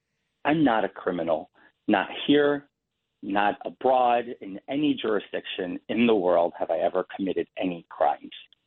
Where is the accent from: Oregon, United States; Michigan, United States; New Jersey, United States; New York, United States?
New York, United States; Queens; born there; I was born in Elmhurst Hospital in Queens, July 22nd, 1988.